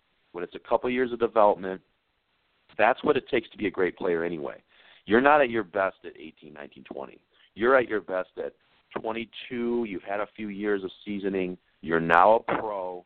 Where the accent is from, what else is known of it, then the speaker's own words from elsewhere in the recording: Michigan, United States; you know, I might love the U of M, but I'm still from Michigan.